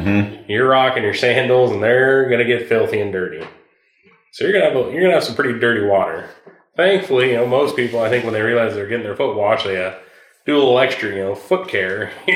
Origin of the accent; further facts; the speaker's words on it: Colfax, United States; Like my hometown parish in Colfax